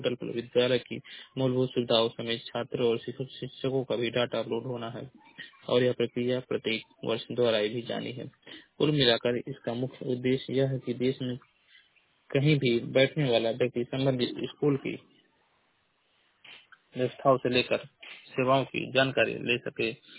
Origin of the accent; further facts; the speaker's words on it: Maharajganj, Uttar Pradesh, India; मैं जिला महाराजगंज का निवासी हूँ।